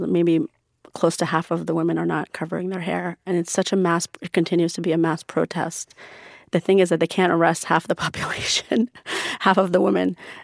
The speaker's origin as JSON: {"language": "English", "country": "United States", "tie": "born or raised there", "said": "I grew up in America going to Persian school, going to, I grew up as a Muslim, going to the mosque"}